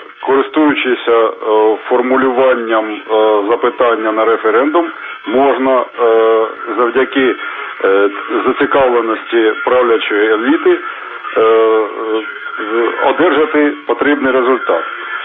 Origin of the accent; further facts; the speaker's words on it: Kharkiv, Kharkiv Oblast, Ukraine; я з Харкова.